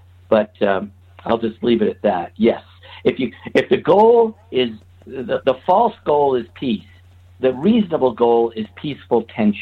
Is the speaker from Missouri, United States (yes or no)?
no; New York, United States; I was raised in the New York area in the 60s, and believe New York was the center of the universe, man.